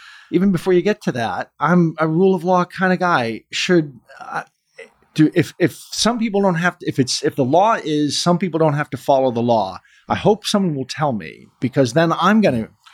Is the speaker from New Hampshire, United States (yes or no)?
yes; New Hampshire, United States; I'm from New Hampshire. Good fences make good neighbors.